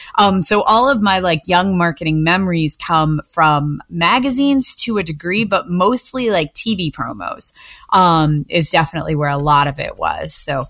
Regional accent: Winchester, Virginia, United States; In my hometown, we had a local paper, the Winchester Star, and it ran ads for the local theaters

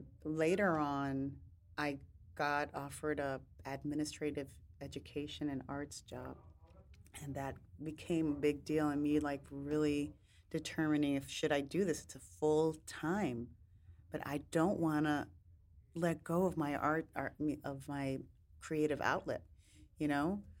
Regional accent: Guaynabo, Puerto Rico; moved away; But no, growing up in Guaynabo, that wasn't my reality.

